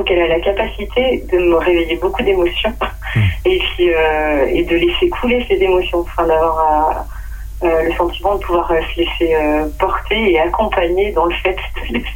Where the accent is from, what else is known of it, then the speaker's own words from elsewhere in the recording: Bourg-lès-Valence, Auvergne-Rhône-Alpes, France; Donc, j'ai grandi à Bourg-les-Valence dans la Drôme.